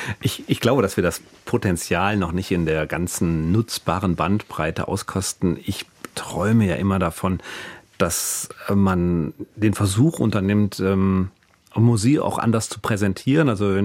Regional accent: Bonn, North Rhine-Westphalia, Germany; Ich bin natürlich auch als Rheinländer und als Bonner und ich habe eine Mutter aus Köln und von daher fühle ich mich natürlich viel mehr als Kölner häufig.

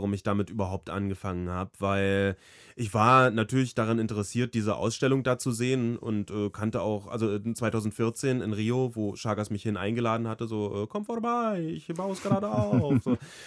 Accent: Germany; meiner Kindheit in der DDR

